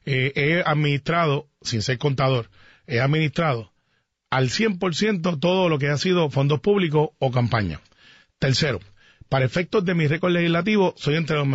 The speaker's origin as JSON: {"language": "Spanish", "town": "Guaynabo", "country": "Puerto Rico", "tie": "born or raised there", "said": "Para Guaynabo, para mi pueblo, para los barrios y para Garden Hills y para todos lados."}